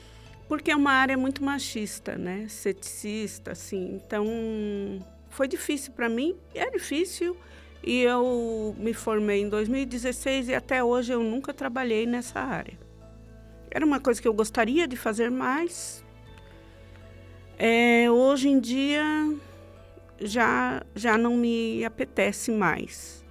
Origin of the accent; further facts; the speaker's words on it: Poá, São Paulo, Brazil; Eu sou da Zona Leste, eu sou de Poá.